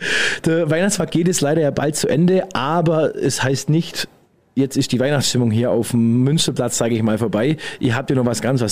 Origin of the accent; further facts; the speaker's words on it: Bavaria, Germany; now in Ulm, Germany; Ich bin ja leider kein Ulmer, ich bin ja aus dem Günzburger Bereich, aber habe jetzt auch Ulm schätzen und lieben gelernt